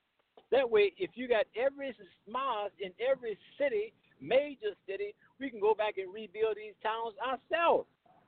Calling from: Phoenix, Arizona, United States; I'm in Phoenix, Arizona right now.

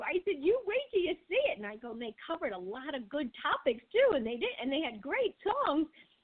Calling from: Arizona, United States; I'm calling from Arizona.

